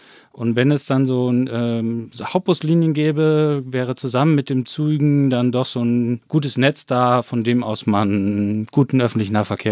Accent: Cologne, North Rhine-Westphalia, Germany; Ich bin Stadtkind, ja. Also ich komme aus Köln ursprünglich.

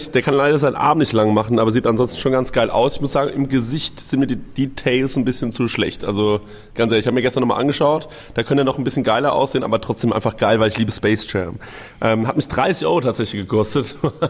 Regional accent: Goldbach, Bavaria, Germany; Ich komme ja aus Goldbach in Unterfranken

